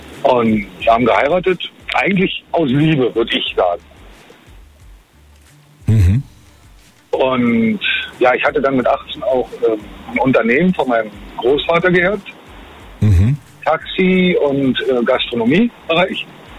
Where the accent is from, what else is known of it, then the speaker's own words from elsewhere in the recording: Brandenburg an der Havel, Brandenburg, Germany; born there; now in Fulda, Germany; Aber gebürtig, wie gesagt, aus Brandenburg an der Havel.